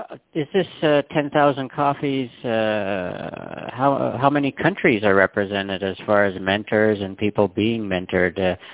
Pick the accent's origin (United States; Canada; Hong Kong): Canada; And I'm born and raised in Canada